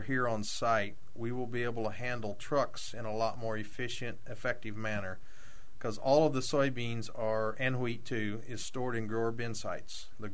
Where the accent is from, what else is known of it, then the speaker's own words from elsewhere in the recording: Illinois, United States; I'm originally from Southeast Illinois, grew up on a small grain and livestock farm.